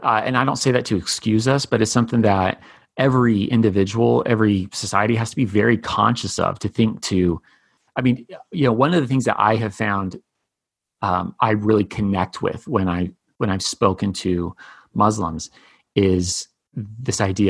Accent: Utah, United States; And as soon as someone hears I'm from Utah, or there's any connection made to the fact that I stayed at BYU, I get this look.

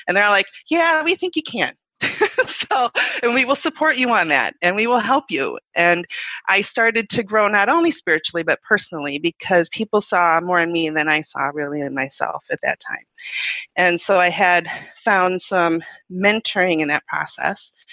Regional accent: Michigan, United States; I grew up in Michigan. I was the only child to two very loving parents, and I did not grow up in the church.

